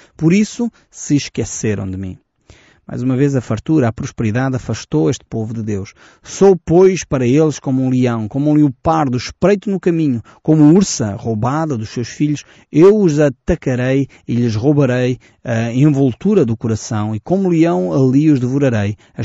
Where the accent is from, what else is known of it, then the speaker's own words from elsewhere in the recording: Portugal; E dói-me o coração, como português